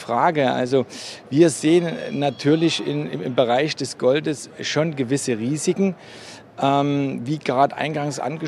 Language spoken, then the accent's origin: German; Germany; born there; ich bin in der DDR geboren.